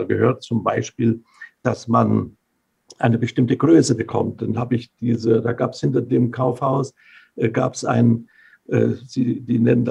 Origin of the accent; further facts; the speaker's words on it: Saxony, Germany; born there; Oder ich habe in der Oberlausitz, wo ich geboren bin, da baue ich in dem elterlichen Betrieb